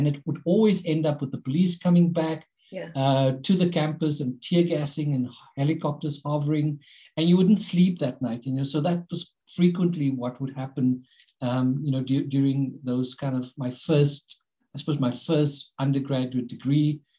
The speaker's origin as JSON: {"language": "English", "town": "Galvandale", "country": "South Africa", "tie": "born or raised there", "said": "And so I grew up there in Galvandale."}